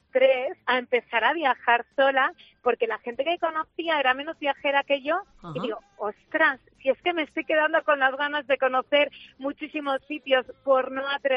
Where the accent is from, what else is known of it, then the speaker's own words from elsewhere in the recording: Manzanares, Castilla-La Mancha, Spain; born there; yo soy periodista, nací en Manzanares